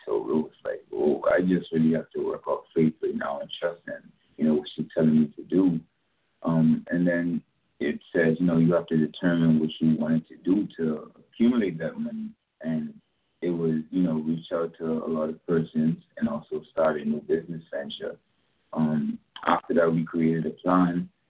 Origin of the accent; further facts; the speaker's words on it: Bahamas; now in United States; once again, and like I said, I'm from the Bahamas. I came to college in 2018.